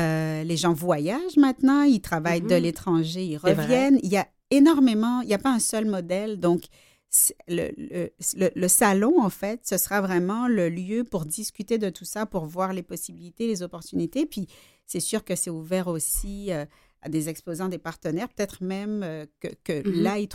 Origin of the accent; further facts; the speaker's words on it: Guadeloupe; now in Montreal, Canada; Étant donné que je viens de la Guadeloupe, que j'ai un cœur ensoleillé